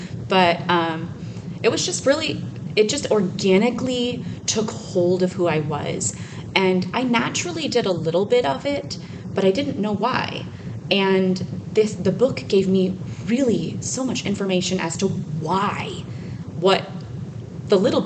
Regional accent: Arizona, United States; Hey, everybody. … I'm from Arizona

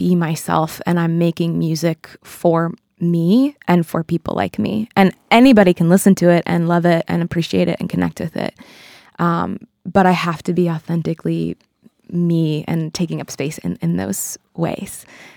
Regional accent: Massachusetts, United States; specifically New England and where I grew up on the Cape and where I'm now.

